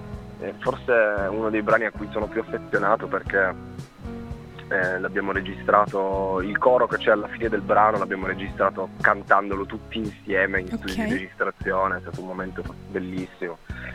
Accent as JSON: {"language": "Italian", "town": "Turin", "region": "Piedmont", "country": "Italy", "tie": "born or raised there", "said": "in Barriera di Milano, che è un quartiere periferico della città di Torino, mm-hmm. periferico più o meno, però comunque è un quartiere che cioè siamo tutti cresciuti in Barriera"}